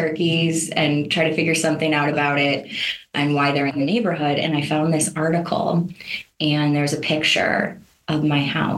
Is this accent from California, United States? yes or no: yes; Agoura Hills, California, United States; also born or lived in Burbank; I grew up in the greater Los Angeles area.